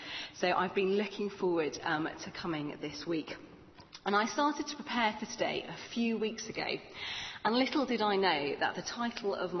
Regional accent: Liverpool, North West England, United Kingdom; And I know my accent doesn't give it away, it's years of drama training, but I'm actually Anfield, born and bred.

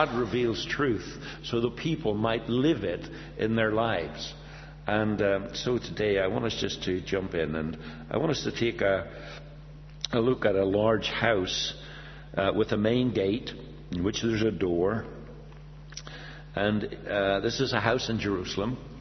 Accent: Northern Ireland, United Kingdom; accent: Northern Irish; You'll hear from my accent that I'm from Northern Ireland

